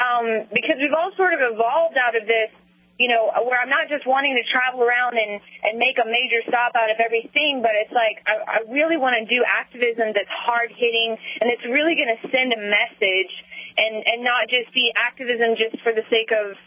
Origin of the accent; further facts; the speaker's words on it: the South, United States; I'm challenging them because I am from the South. Like, I do nothing but Southern things.